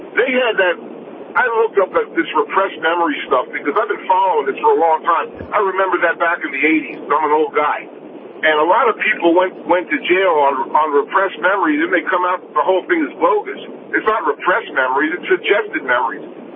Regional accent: East Coast, United States; now in North Dakota, United States; when I first moved to North Dakota a couple of years ago, I told you I came from the East Coast.

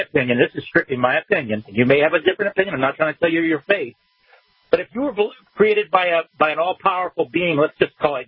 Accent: Virginia, United States; I was born in Virginia. I'm a Virginian.

